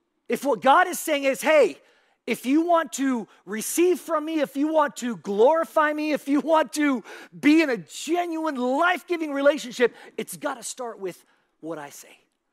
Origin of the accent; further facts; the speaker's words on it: Spain; I heard that all the time growing up in Spain.